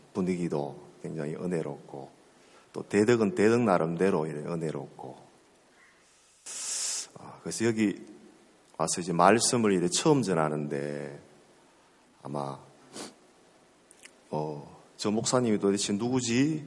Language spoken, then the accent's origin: Korean; Gyeongsang, South Korea; 저는 경상도 사람이라서 표준말을 써보려고 아무리 해봐도 잘 안 됩니다